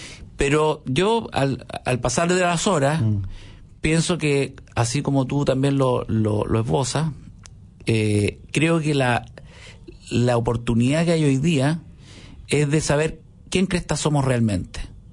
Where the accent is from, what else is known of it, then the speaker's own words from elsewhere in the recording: Chile; nuestra historia humana como chileno